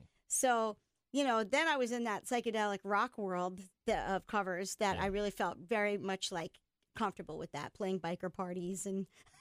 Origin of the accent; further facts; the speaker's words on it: Fairfield, Connecticut, United States; I grew up listening to The Fox. I'm from Fairfield.